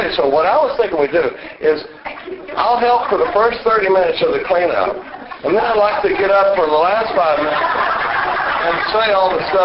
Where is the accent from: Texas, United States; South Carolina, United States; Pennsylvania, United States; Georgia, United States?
Texas, United States; Dallas; I grew up in Dallas, Texas, and was born in 1956. I'm 50 years old today.